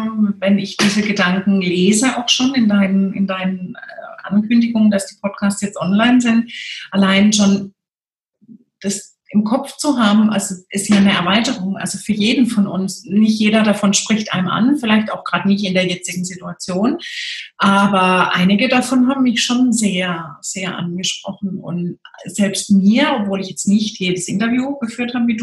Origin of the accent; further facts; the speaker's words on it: Freiburg, Baden-Württemberg, Germany; ich komme ja aus Freiburg